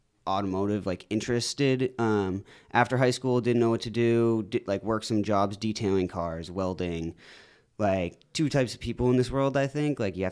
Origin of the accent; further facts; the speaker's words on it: Dover, New Hampshire, United States; Born and raised in Dover, New Hampshire, high school, played hockey, lacrosse, like traditional sports